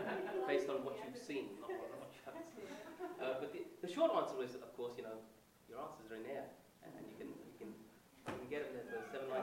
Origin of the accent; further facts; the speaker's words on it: United Kingdom; growing up in Britain in the 70s and the 80s, and what it's like to go through that process of being an Asian immigrant, second generation